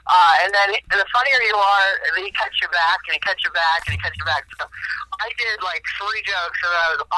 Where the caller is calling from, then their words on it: Washington, United States; Yeah, well, I'm calling from King County, Washington, which is the county that just changed the entire state.